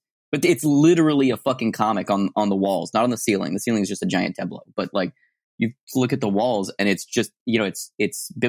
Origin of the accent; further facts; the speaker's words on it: Tucson, Arizona, United States; I'm from Tucson, Arizona originally, and my mom had a theater out there